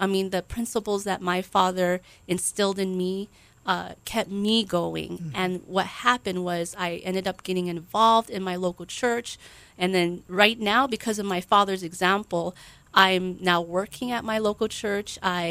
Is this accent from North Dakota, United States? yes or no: no; Hawaii, United States; I grew up here in Hawaii. I actually was born here. We moved to the mainland, and as a baby, as a child, I lived there for a bit, and then we came back here to Hawaii when I was just starting intermediate school.